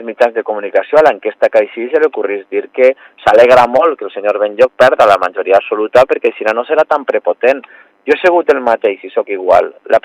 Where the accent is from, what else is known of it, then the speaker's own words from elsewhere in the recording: Vila-real, Valencian Community, Spain; el que m'importa és el meu poble, és Vila-real, Vila-real primer que res